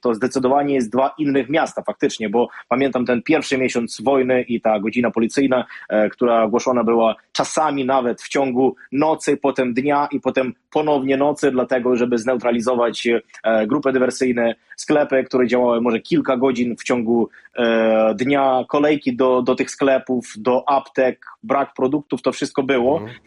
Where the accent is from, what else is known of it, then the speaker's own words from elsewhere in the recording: Zaporizhzhia, Zaporizhzhia Oblast, Ukraine; Zaporoże na przykład to jest moje rodzinne miasto